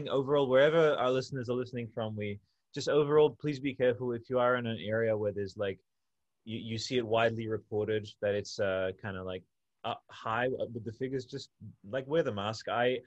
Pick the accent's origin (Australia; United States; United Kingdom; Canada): Australia; Also, I'm Australian, so I just liberally swear.